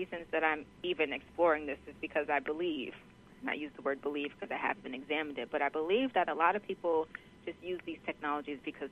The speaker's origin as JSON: {"language": "English", "town": "New York City", "region": "New York", "country": "United States", "said": "New York City, the Bronx."}